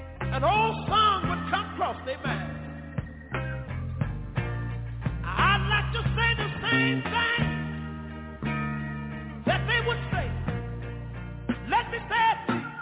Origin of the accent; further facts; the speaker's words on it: Tyler, Texas, United States; I'm from Tyler, Texas. But that's what where I was born. I was born in a little community about 13 miles from Tyler. In a little community that was called Galilee.